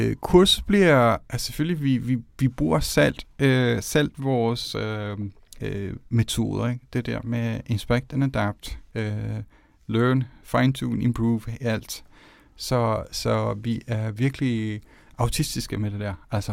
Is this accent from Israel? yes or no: no; Umbria, Italy; also born or lived in Rome; jeg kommer selv fra Umbrien og Rom